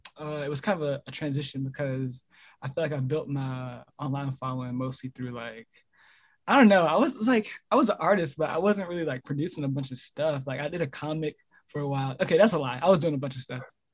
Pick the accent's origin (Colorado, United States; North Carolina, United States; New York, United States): North Carolina, United States; my experience growing up in North Carolina.